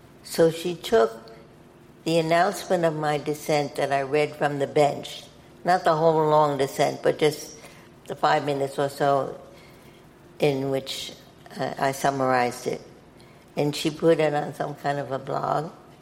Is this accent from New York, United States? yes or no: yes; Brooklyn, New York, United States; What we had in common is that we were both born and bred in Brooklyn, New York.